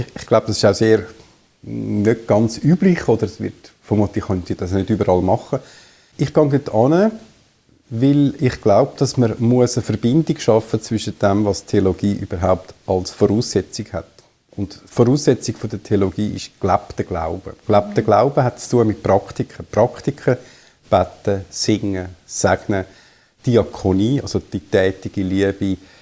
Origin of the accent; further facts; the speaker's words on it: Zurich, Switzerland; also born or lived in Basel / Los Angeles; Ich bin aufgewachsen in Zürich-Unterland, dort auch in die Schule gegangen und habe dann studiert in Basel, in Los Angeles und Zürich.